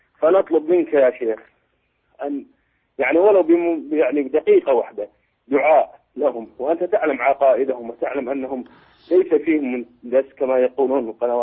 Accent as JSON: {"language": "Arabic", "country": "Iraq", "said": "أنا من العراق"}